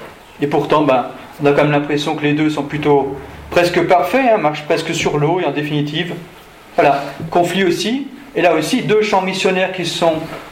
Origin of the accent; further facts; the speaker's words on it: Hautefeuille, Île-de-France, France; je viens de Seine-et-Marne, de Hautefeuille